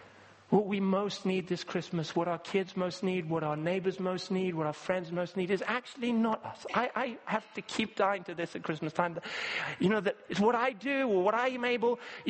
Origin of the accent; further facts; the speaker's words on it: Kenya; I grew up in Kenya.